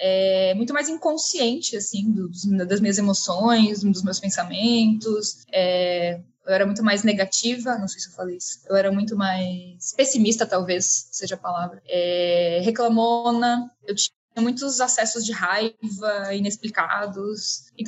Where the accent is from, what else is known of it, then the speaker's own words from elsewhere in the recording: São Paulo, Brazil; Eu sou natural de São Paulo, capital. Eu tenho 33 anos.